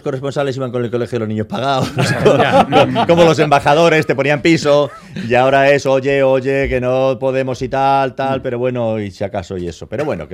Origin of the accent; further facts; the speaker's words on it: Madrid, Community of Madrid, Spain; yo soy de Madrid y estoy ahí en Nueva York